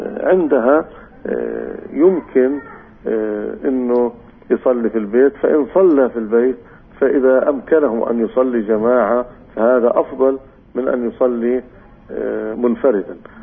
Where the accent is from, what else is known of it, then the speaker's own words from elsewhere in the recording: West Bank, Palestine; أنا حكولي بعض الناس عندنا في الضفة الغربية